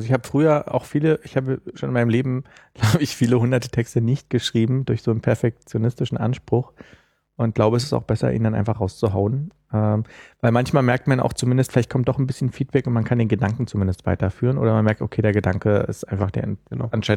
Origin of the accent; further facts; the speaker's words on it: Berlin, Germany; Ich mich auch als Berliner.